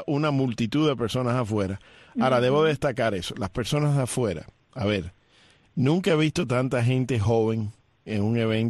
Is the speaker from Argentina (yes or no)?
no; Cuba; como cubano.